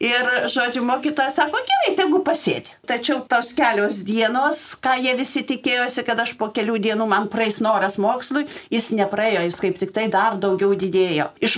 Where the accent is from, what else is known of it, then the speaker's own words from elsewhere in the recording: Skapiškis, Panevėžys County, Lithuania; Taigi aš augau Skapiškyje.